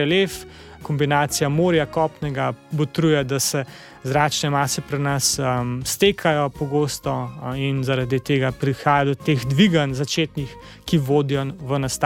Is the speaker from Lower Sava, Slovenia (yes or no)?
no; Upper Carniola, Slovenia; now in Ljubljana, Slovenia; sem se preselil v Ljubljano iz Gorenjskega.